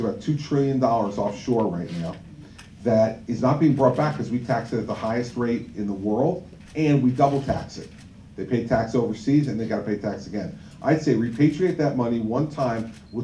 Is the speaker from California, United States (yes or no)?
no; New Jersey, United States; I think the NRA gives me a C because I'm from New Jersey.